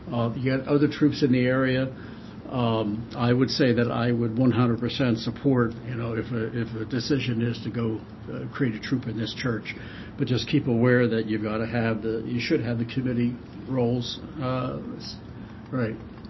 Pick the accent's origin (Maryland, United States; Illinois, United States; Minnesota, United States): Maryland, United States; Cumberland; Oh, born and raised in Cumberland.